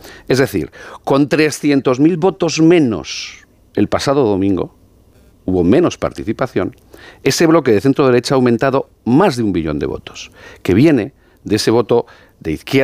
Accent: Aragon, Spain; salvo en mi tierra, en Aragón

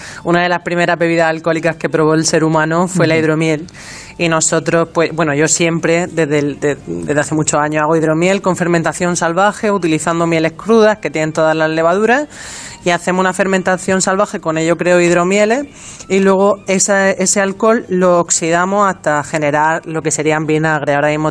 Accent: Alhama de Murcia, Region of Murcia, Spain; now in Valencia, Spain; yo estoy adoptada aquí en Valencia, pero soy de Alhama de Murcia.

